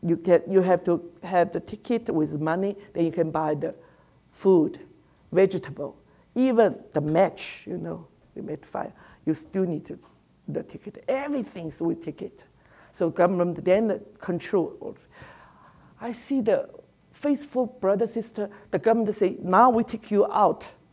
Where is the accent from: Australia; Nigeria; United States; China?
China; Shanghai; born there; English is a second language; I was born in Shanghai. Shanghai has become like an international city.